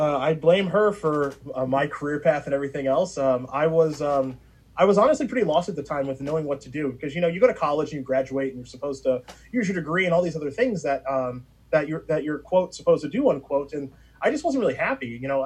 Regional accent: Strongsville, Ohio, United States; So when I grew up in Strongsville, Ohio, a suburb of Cleveland, I had a friend named John Cross, who I met on the school bus

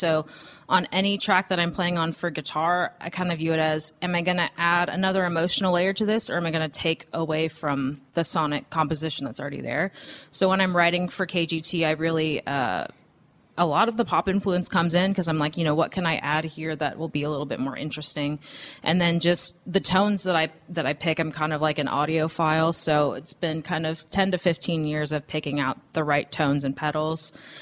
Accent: McCordsville, Indiana, United States; also born or lived in Hawaii; grew up in the Midwestern suburbs. We moved here from Hawaii. I'm a Navy kid. So I grew up McCordsville area, Fishers area.

